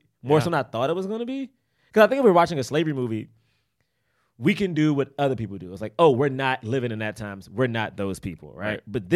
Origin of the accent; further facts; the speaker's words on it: Washington, District of Columbia, United States; now in Prince George's County, United States; because I'm from Southeast and then moved to PG.